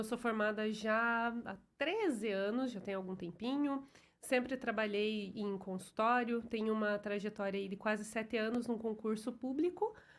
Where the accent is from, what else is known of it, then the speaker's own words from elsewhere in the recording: Ponta Grossa, Paraná, Brazil; now in Carambeí, Brazil; eu sou natural de Ponta Grossa.